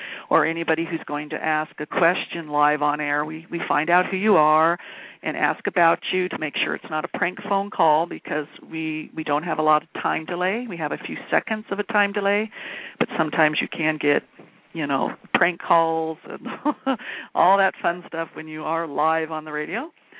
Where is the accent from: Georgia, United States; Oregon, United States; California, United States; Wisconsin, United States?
California, United States; from California, and of course you're talking to … from Kansas